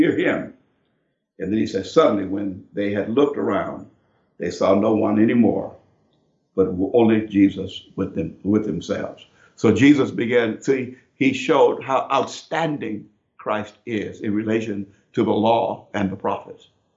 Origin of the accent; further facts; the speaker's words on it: Brooklyn, Illinois, United States; I'm from Brooklyn, Illinois, small town, very small town. And in Brooklyn, Illinois, I grew up in this town, and when I was very small, we had an outhouse.